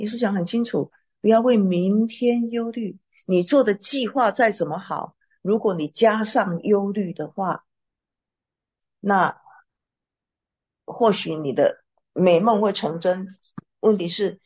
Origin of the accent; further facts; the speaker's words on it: China; 我们中国人讲嘛，天时地利人和，你能把握几个？